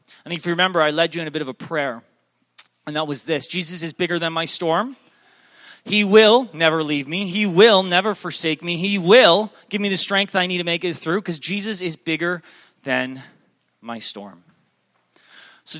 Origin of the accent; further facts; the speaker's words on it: Canada; we said, hey, we're traveling, we're from Canada.